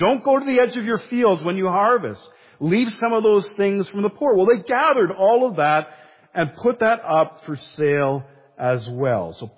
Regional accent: Toronto, Ontario, Canada; I grew up near the Don River, so I often heard tales of 1954 and Hurricane Hazel.

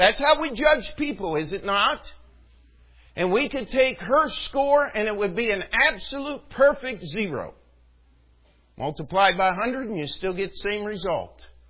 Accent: Baltimore, Maryland, United States; And I grew up just outside Baltimore, Maryland.

